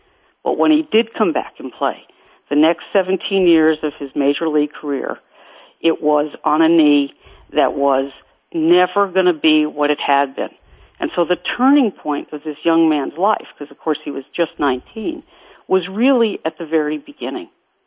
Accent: New York, United States; growing up in New York, you had to have a guy, even if you were a little girl who wore Mary Jane's on the first day of baseball season.

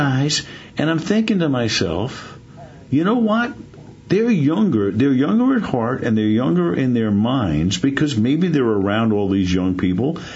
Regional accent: New York, United States; But, I had growing up in New York, loving sports, listening to all these guys.

